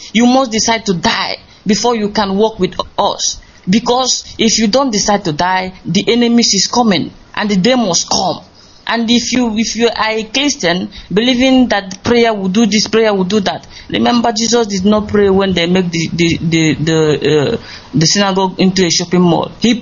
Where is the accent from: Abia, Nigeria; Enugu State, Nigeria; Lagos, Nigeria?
Enugu State, Nigeria; now in Malaysia; I'm from Enugu State, Enugu East Local Government, and residing here in Malaysia.